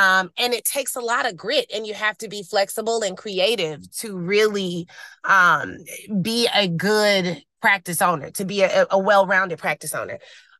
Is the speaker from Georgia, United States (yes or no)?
yes; Atlanta, Georgia, United States; I'm from the Atlanta area. I knew I wanted to keep it in an area that I was familiar with.